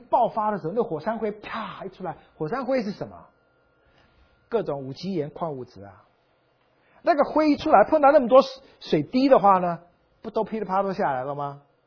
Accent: Taiwan; 我在台湾长大的，38度就快死掉了，46我无法想象了。

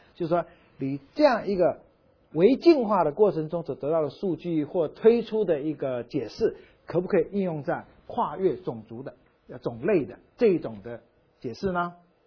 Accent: China; 被我们中国人找到了。

